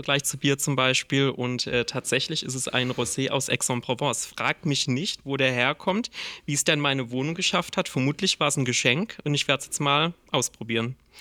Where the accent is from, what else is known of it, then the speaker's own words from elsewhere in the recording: Southern Germany, Germany; Weil wir kommen beide aus Süddeutschland, also die Entfernung ist nicht so wahnsinnig weit weg.